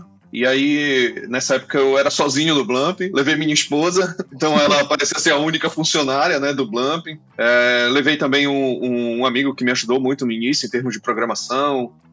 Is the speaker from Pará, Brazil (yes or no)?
yes; Belém, Pará, Brazil; Eu sou de Belém.